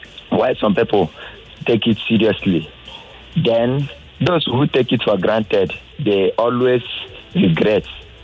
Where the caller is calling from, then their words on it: Amuwo, Lagos, Nigeria; I'm calling from Amuwo.